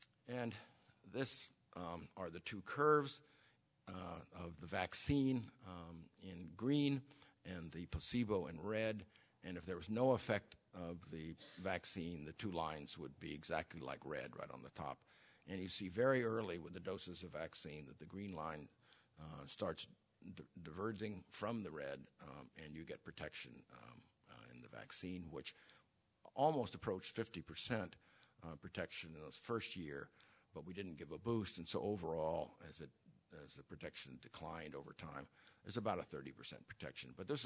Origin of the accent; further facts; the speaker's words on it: California, United States; I was raised in Marin County, and we have Marin County housewives talking about not vaccinating their children